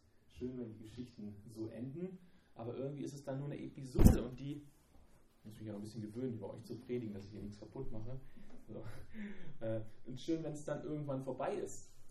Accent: Wolfenbüttel, Lower Saxony, Germany; Ich persönlich schätze immer noch meine alte Heimat, wo ich aufgewachsen bin, auch meine Frau aufgewachsen ist, Wolfenbüttel, so in Niedersachsen.

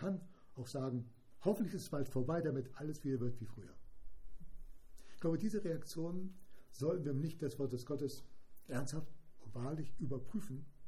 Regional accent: Bremen, Germany; ich komme aus Bremen.

